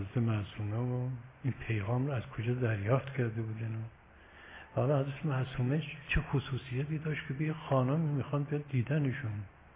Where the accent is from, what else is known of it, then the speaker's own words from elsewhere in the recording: Yazd, Iran; از شهر ما من سراغ داره، ما یزدی هستیم